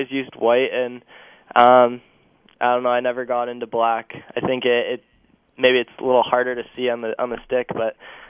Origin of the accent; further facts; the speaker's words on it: Plymouth, Michigan, United States; growing up near Plymouth, it was kind of a goal of mine to play in the OHL